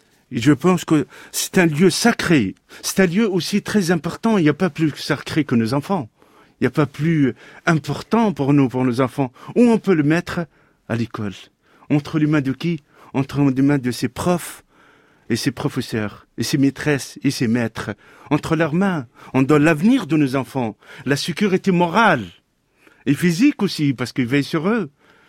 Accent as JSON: {"language": "French", "country": "Tunisia", "tie": "born there", "said": "Je suis né en Tunisie. Père d'origine algérienne, mais il est né en Tunisie. Ma mère, elle est tunisienne, famille modeste."}